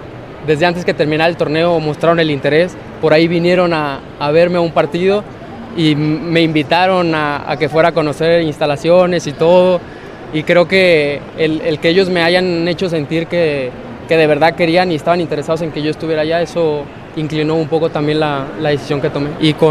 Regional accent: Mexico; como mexicano el poner el nombre de mi país muy en alto es un gran orgullo.

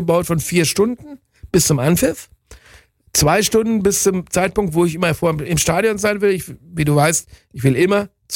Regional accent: Bielefeld, North Rhine-Westphalia, Germany; Auswärtsspiele im Westen und im Norden der Republik habe ich viele Jahre lang immer über meine Heimatstadt Bielefeld abgewickelt.

